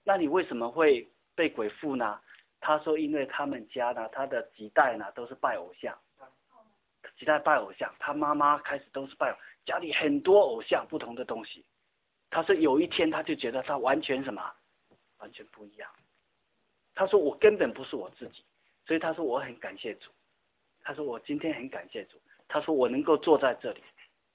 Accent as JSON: {"language": "Chinese", "town": "Xiamen", "region": "Fujian", "country": "China", "tie": "born or raised there", "said": "我们在厦门，我在厦门鼓浪屿长大，"}